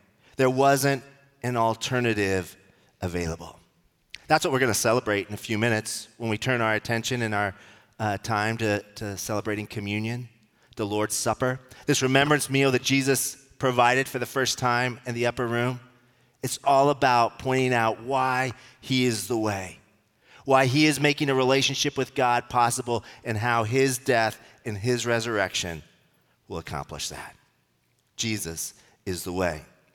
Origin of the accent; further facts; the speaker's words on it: Denver, Colorado, United States; And I grew up in Denver. I had a lot of family there.